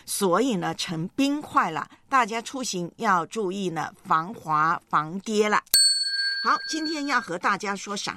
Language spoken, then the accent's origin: Chinese; Taiwan; now in Hong Kong; 在我的老家台湾呢